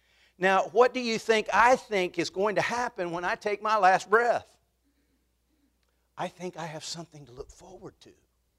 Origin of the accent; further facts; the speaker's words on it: North Carolina, United States; As I said, we're from Duplin County. Our home is 118 Molly Lewis Road right now. We live in the parsonage behind the number one church in the county.